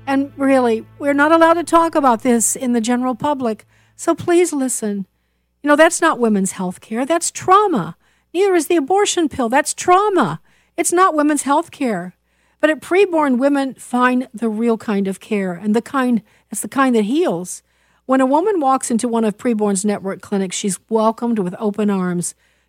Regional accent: South Africa; We grew up in South Africa.

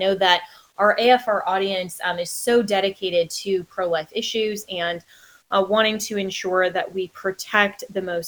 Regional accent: Florida, United States; like my home state of Florida.

